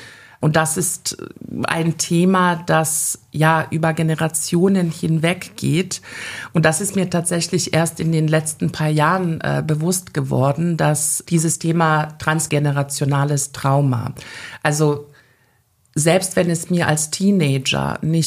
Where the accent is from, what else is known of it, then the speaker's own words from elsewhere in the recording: Bosnia & Herzegovina; Erstens komme ich selber aus Bosnien-Herzegowina, wie gesagt.